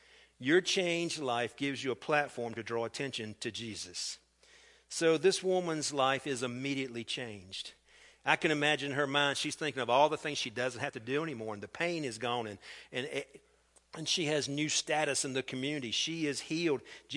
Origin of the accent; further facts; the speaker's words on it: Columbia, South Carolina, United States; born there; I was born in Columbia, South Carolina.